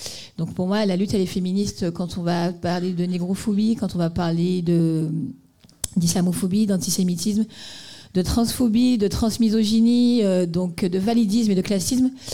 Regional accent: Guadeloupe, France; Je suis une afro-caribéenne, je suis guadeloupéenne, donc je viens d'une colonie départementalisée.

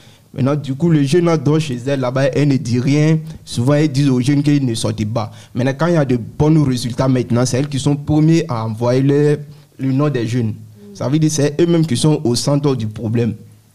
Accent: Côte d’Ivoire; Je viens de la Côte d'Ivoire.

